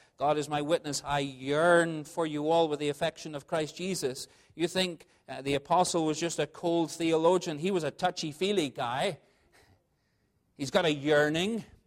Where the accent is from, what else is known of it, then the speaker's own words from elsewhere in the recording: Northern Ireland, United Kingdom; I come from Northern Ireland, where the weather is pretty much gray most of the year.